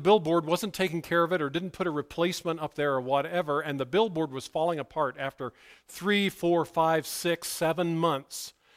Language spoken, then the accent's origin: English; Ohio, United States; Where I grew up in Meigs County, Ohio